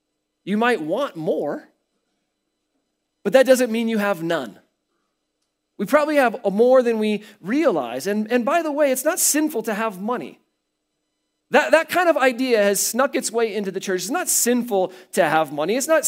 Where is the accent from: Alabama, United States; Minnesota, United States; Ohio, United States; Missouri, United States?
Missouri, United States; Kansas City; now in Colorado, United States; I came from Kansas City. They don't have really a lot of HOAs there. So that was like a new thing for me to encounter.